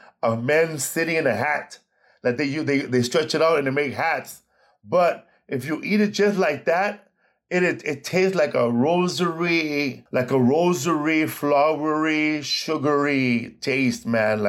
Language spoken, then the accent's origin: English; Sinaloa, Mexico; now in United States; I want to tell you something about that I grew up eating in Mexico that they don't have here in America. I grew up next to a town called Huamuchil in that region of Sinaloa.